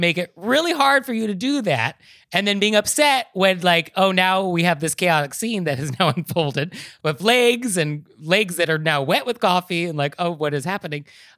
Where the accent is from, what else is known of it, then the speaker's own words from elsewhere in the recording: United States; And I think because I'm American and like, oh, we're all Americans together.